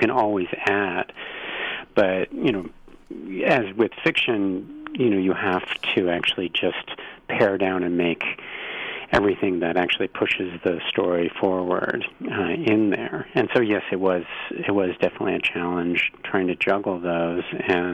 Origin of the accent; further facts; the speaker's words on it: Berlin, Germany; Well, I grew up in Berlin and went back there when the wall came down, and it was kind of a formative experience for me